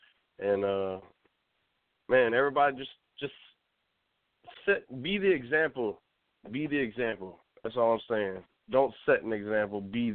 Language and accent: English; Houma, Louisiana, United States; I'm from Houma, Louisiana, the bottom of the boot, giving mad love from the bottom, you hear me? Out of the mud.